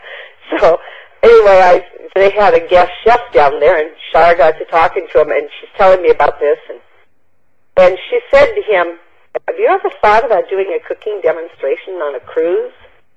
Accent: Wisconsin, United States; born there; Oh, okay. I was born in Wisconsin. So all of those back there are kind of all together around those Great Lakes, right?

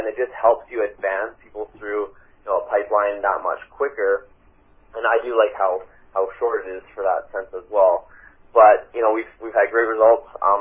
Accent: Canada; I also realized that I'm a Canadian up here

